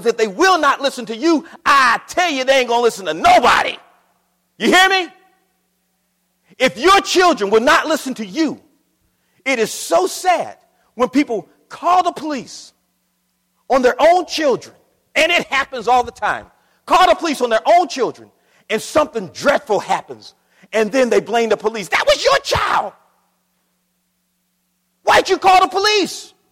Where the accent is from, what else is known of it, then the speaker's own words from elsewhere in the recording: Akron, Ohio, United States; We're in a place called People's Drugstore. I grew up in Akron, Ohio.